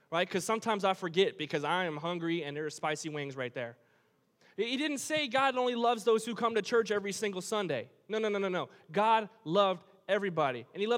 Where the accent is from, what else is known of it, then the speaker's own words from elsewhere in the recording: Wisconsin, United States; I'm from Wisconsin. Okay?